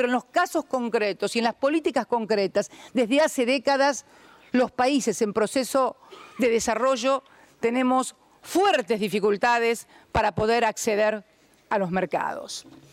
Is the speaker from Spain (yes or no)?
no; Argentina; En mi país, en la República Argentina